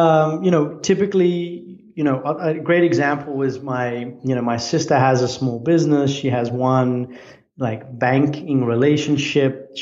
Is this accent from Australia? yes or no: yes; Australia; once I came here as a student, I'm Australian.